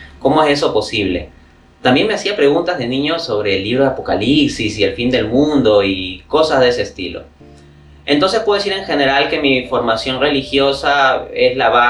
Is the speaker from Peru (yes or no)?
yes; Peru; soy peruano.